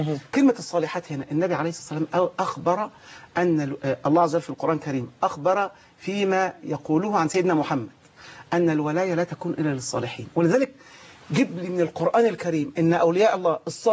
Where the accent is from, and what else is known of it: Egypt